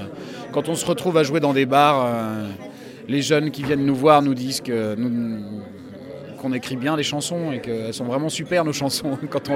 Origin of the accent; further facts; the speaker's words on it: Caen, Normandy, France; On vient de Normandie, de Caen plus précisément.